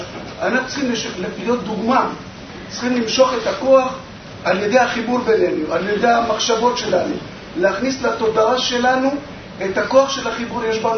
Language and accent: Hebrew; Ashkelon, Southern District, Israel; אני מאשקלון.